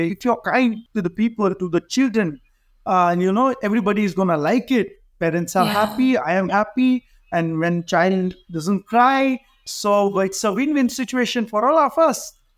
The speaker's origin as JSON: {"language": "English", "country": "India", "first_language": "Hindi", "second_language": "English", "said": "They don't understand my language because most of my videos are in my native language, that is Hindi. So because the reason of being record a video in my language that maximum people should understand my, in my country especially"}